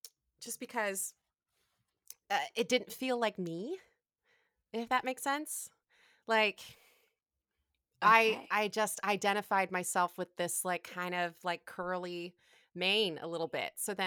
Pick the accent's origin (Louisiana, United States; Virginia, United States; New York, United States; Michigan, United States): Michigan, United States; Ann Arbor; Like I'm from Ann Arbor, Michigan, and it's just like hippie dippy eclectic college folks.